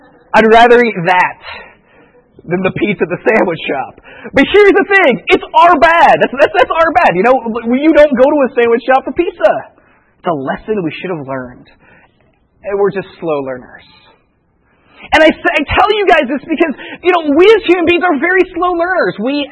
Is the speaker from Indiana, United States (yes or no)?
yes; Indiana, United States; Well, growing up in Indiana, we don't have that.